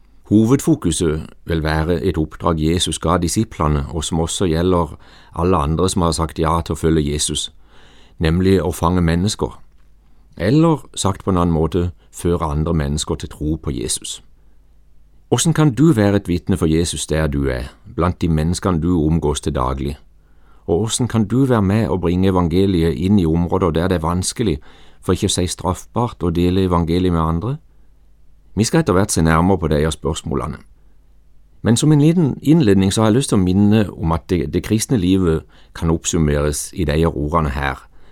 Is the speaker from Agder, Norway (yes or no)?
yes; Flekkerøy, Agder, Norway; Jeg vokste opp på Flekkerøy ut forbi Kristiansand, og jeg lærte tidlig å sette pris på sjølivets gleder.